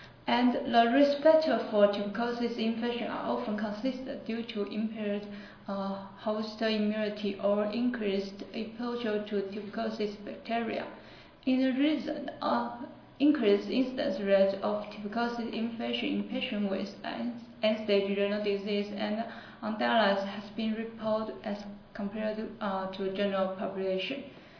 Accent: Taiwan; English is a second language; English is not my mother language, so I'll try to speak more clearly for this presentation. … from National Yangming University in Taiwan.

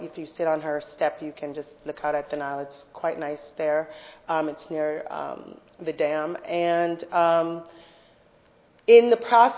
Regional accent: Jamaica; So I grew up in Jamaica. I grew up in a town that is a place where Peace Corps people like to hang out and people from other countries that like to do development work. And I grew up 45 years ago.

